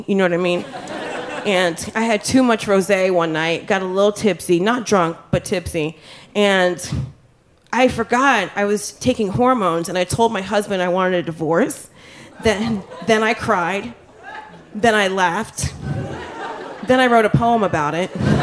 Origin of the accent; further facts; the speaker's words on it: Jamaica; because I'm Jamaican and Haitian.